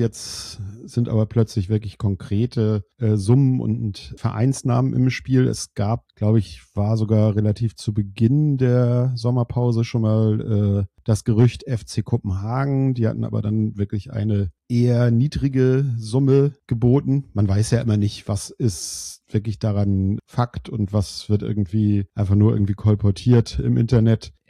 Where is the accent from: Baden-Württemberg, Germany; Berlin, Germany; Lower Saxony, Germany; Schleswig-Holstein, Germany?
Schleswig-Holstein, Germany; Kiel; selbst als Kieler